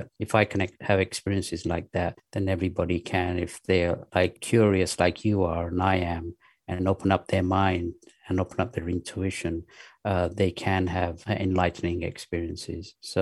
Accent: England, United Kingdom; And then at the same time, growing up in England, I went to Church of England schools where we had Bible study, Christmas carols, hymns, which I loved.

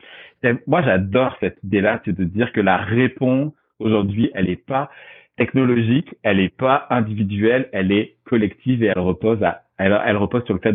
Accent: France; Pendant longtemps, tes auditeurs l'auront reconnu, je viens de France.

